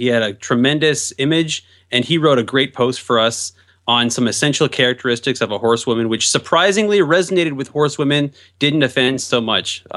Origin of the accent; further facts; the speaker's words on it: Jasper, Georgia, United States; from Jasper, Georgia